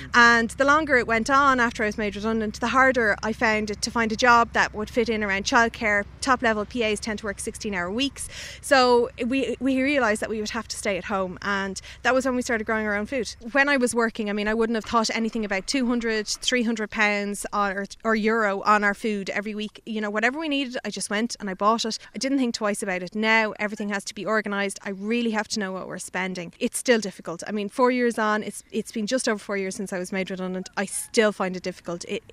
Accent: Malahide, Leinster, Ireland; now in Balbriggan, Ireland; I grew up in Malahide and yeah. contrary to popular belief, we grew our own food where I grew up.

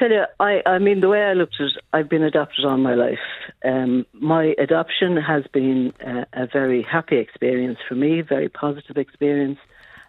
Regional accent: Ireland; also born or lived in Great Britain; I was born in Great Britain. I was adopted in Ireland at 6 weeks old, and I don't have any other information.

